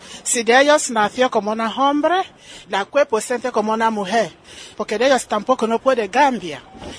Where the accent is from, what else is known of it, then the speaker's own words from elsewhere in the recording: Nigeria; Spanish is a second language; Yo nigeriana, como en mi país, cosas así no realmente salen